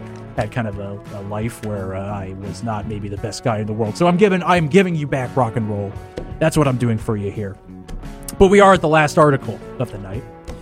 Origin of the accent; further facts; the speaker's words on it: Milford, Connecticut, United States; now in New Haven, United States; I was just a kid growing up in Milford, Connecticut, my hometown, before I moved here to New Haven, before my travels took me all over the world.